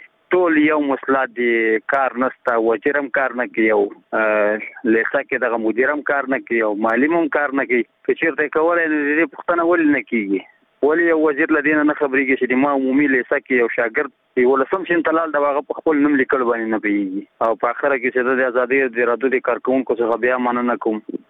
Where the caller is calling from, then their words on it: Nangarhar, Afghanistan; زه د ننګرهار ولایت دی ساره کې غلجی دی ولسوالۍ څخه دا پیغام در تسبتم